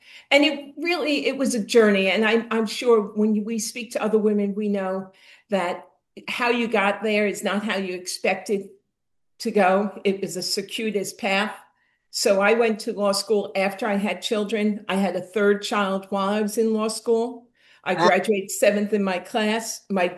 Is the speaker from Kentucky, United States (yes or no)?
no; West Islip, New York, United States; I grew up on Long Island in West Islip is where I went to school. I was the youngest of five girls.